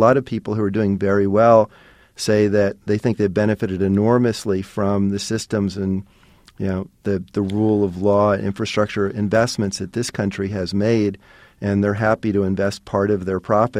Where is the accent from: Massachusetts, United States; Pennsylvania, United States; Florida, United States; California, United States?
Pennsylvania, United States; Philadelphia; I said I grew up in Philadelphia. I went to Northeast High School.